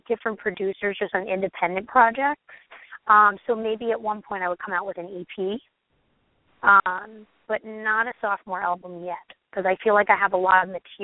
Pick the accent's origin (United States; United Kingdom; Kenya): United States; Brooklyn, New York; I come from Bensonhurst, Brooklyn.